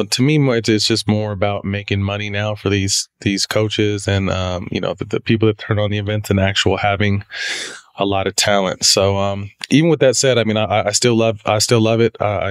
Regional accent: Sacramento, California, United States; So I was from Sac, loved the Lakers originally, but then the Kings grew on me.

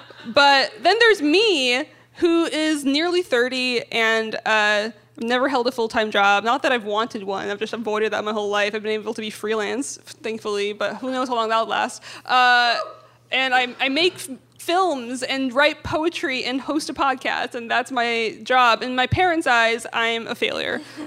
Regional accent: Syria; first language Arabic; English is a second language; even though Arabic was my first language and I'm Syrian, I'm like, am I Syrian enough?

